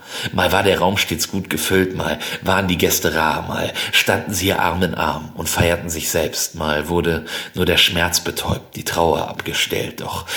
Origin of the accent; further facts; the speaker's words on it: Arfeld, North Rhine-Westphalia, Germany; Ich bin nämlich Dorfbewohner. Ich komme aus Ahrfeld, was ein kleines Dorf in der Nähe von Bad Berleburg ist, was wiederum eine kleine Stadt in der Nähe eines Waldes ist.